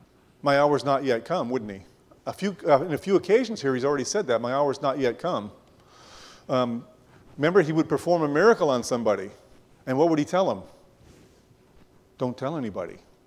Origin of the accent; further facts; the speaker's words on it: Indiana, United States; We came, Martha and I came from Indiana, and they had a place there, it was called Indiana Beach.